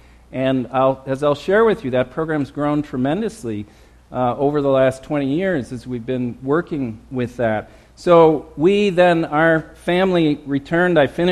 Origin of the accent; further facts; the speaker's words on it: Marquette, Michigan, United States; I grew up in Marquette, Michigan, up in the true north.